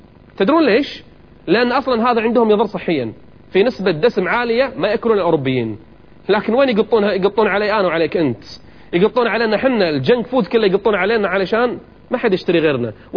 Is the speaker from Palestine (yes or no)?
no; Kuwait